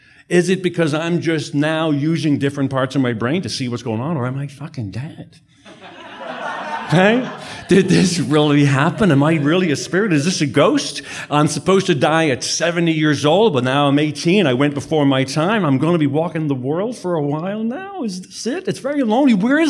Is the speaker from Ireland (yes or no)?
yes; Dublin, Leinster, Ireland; I was raised in Ireland. I was raised in Dublin. And on the south side of Dublin are the Wicklow Mountains.